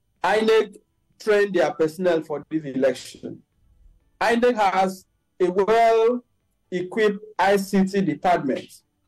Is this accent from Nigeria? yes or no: yes; Nigeria; I also, as a Nigerian, do not believe that this was due to glitch.